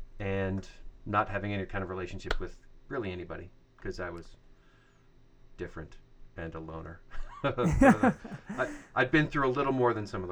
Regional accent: Chicago, Illinois, United States; born there; I was born in Chicago while they were

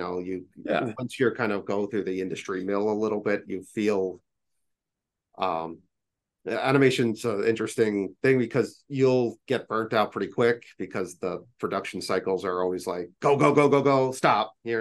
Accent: New York, United States; we grew up on Long Island.

